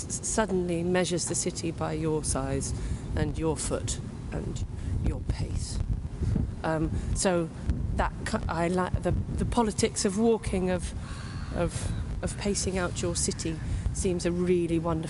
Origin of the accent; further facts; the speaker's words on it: London, United Kingdom; I have lived in London all my life. I grew up in Camden